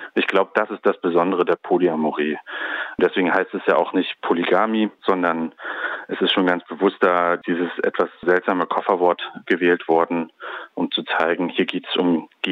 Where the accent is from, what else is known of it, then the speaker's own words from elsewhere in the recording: Leipzig, Saxony, Germany; aus der Stadt, wo ich herkomme, in Leipzig